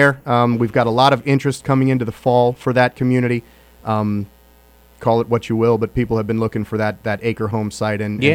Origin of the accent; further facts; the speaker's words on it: Virginia, United States; I came from the Northern Virginia area. I was a 13-year Army veteran there, and I got deployed to Iraq in 02 and 03. And after that, I just didn't want to live in D.C. anymore.